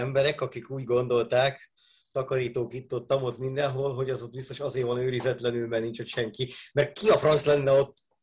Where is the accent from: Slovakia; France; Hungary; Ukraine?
Hungary; Budapest; Pesti. Nekem még a nagyszüleim is pestiek voltak.